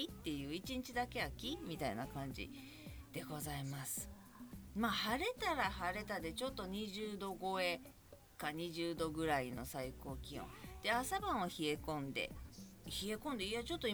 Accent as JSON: {"language": "Japanese", "town": "Kobe", "region": "Hyogo", "country": "Japan", "said": "私は神戸の人として"}